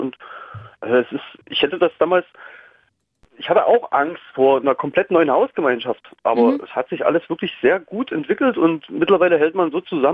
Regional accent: Saxony, Germany; now in Dresden, Germany; Ich komme aus Kabenz, das ist eine Kleinstadt bei Hoyerswerda, und bin dann nach Dresden gezogen.

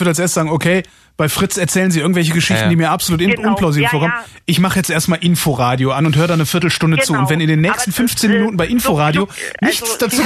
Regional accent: western Germany, Germany; Nee, ich komme vom Land. Ich komme aus dem Westen vom Land.

